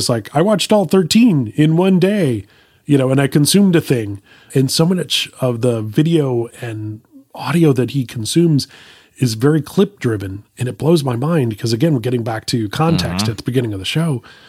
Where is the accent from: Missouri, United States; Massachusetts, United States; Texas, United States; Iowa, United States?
Texas, United States; Houston; also born or lived in New Orleans; There's a lot of people who moved to Texas. I moved to Texas. I'm originally from New Orleans, but grew up in Houston.